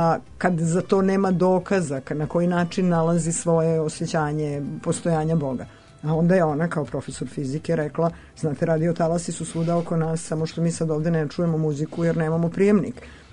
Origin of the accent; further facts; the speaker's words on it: Bela Crkva, Vojvodina, Serbia; ja sam odrasla u Beloj crkvi u Banatu